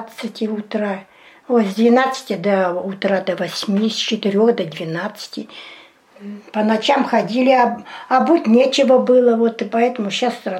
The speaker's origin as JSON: {"language": "Russian", "town": "Simaki", "region": "North Kazakhstan Region", "country": "Kazakhstan", "tie": "born there", "said": "Я родилась в Северо-Казахстанская область, Республика Казахстан, поселок Симаки Мамлютского района."}